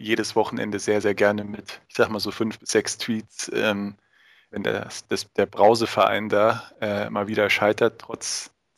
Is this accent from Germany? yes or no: yes; Frankfurt, Hesse, Germany; Auch als Frankfurter darf man das mal.